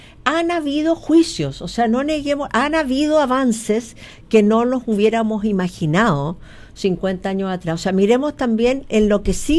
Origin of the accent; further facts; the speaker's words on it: Chile; como somos los chilenos, ciudadanos todos